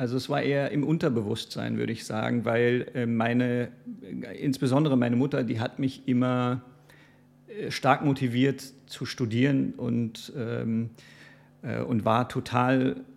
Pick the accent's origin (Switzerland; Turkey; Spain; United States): Turkey; Istanbul; also born or lived in Berlin, Germany; Ich bin gebürtiger Berliner, und bin dann aber zurück nach Istanbul